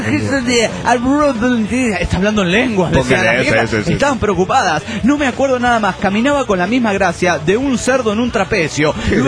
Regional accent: Cochabamba, Bolivia; de Cochabamba, Bolivia.

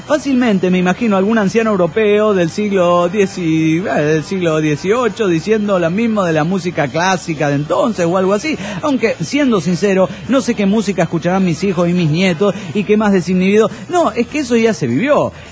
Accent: Aguascalientes, Mexico; de Aguascalientes.

